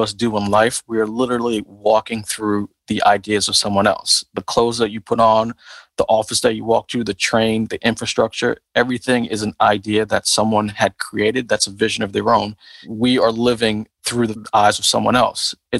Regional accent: Queens, New York, United States; also born or lived in Brooklyn; I'm from Brooklyn. Then I grew up in Queens. So I did kind of the FUBU route.

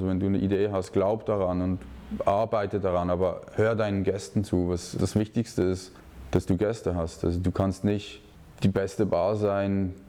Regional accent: Switzerland; man nennt das bei uns in der Schweiz Handgeld

